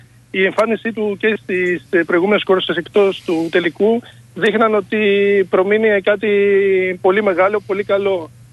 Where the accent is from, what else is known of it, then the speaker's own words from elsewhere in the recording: Volos, Thessaly, Greece; Εγώ είμαι Βολιώτης.